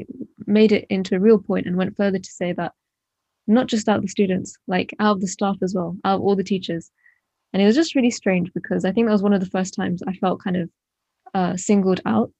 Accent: London, United Kingdom; So I'm from East London, which is relatively multicultural.

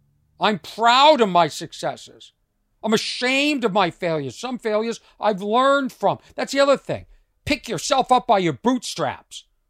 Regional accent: United States; born there; I'm very fortunate I was born in America.

